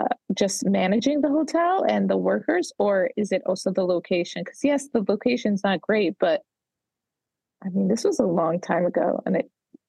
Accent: New York, United States; And I'm from New York.

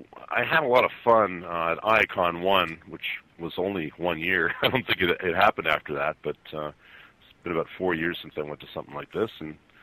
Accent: Windsor, Ontario, Canada; I grew up in a place called Windsor, Ontario, Canada, which is physically south of Detroit. It's a very strange little anomaly of geography. But yeah, right there near Detroit, and that's where I was until I graduated high school

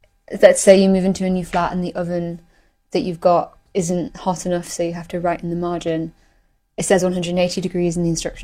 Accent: North West England, United Kingdom; I am from Cheshire in North England.

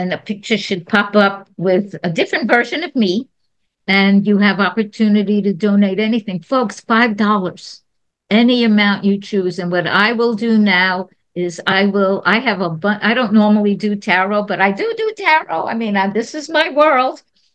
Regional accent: New York, United States; I am from New York originally.

